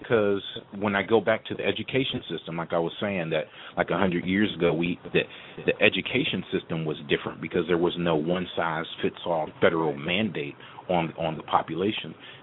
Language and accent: English; Youngstown, Ohio, United States; now in Orlando, United States; You know, I'm from Youngstown, like Tracy and Jeff. I live in Orlando now. And I'm going to tell you, I'm from the hood, all right?